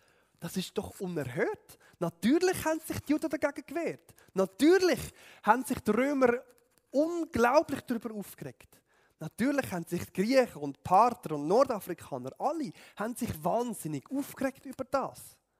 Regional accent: Switzerland; Alles, woran ich mich als Schweizer Bürger freuen kann

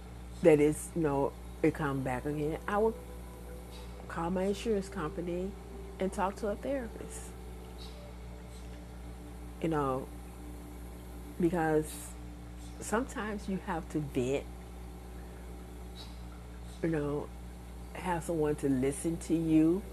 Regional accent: Illinois, United States; now in Florida, United States; I grew up in Illinois, but I've been living in Florida for 27 years.

